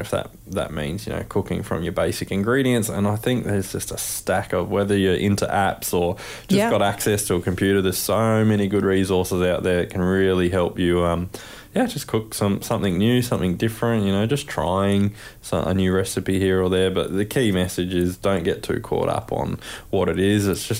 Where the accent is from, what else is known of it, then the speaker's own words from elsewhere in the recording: Caloundra, Queensland, Australia; I'm from Caloundra, Sunshine Coast, so I'm pretty fortunate to be pretty close to home, living in Biwa